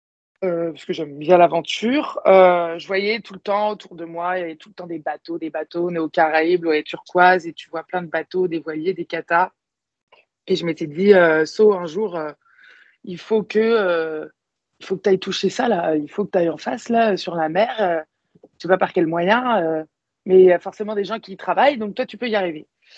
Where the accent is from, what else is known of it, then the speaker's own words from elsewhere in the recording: Brittany, France; Moi, je viens de Bretagne, on n'est pas enfermé en Bretagne en plein hiver où il fait froid